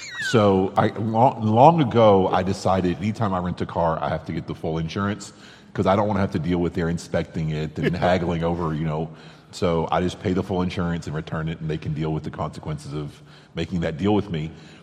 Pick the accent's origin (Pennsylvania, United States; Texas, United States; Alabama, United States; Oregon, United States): Alabama, United States; now in Athens, Greece; I'm from South Alabama, yeah. Like through the beaches part, and I now live in Athens, Greece